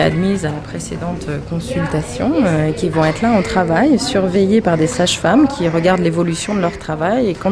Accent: France; Je suis le médecin référent du projet. Et je suis française

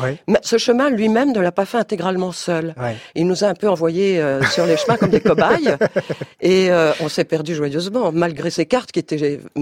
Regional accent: Belgium; je suis une fille du plein pays. De la platitude, puisque je suis belge d'origine, donc je redoute un peu la montagne.

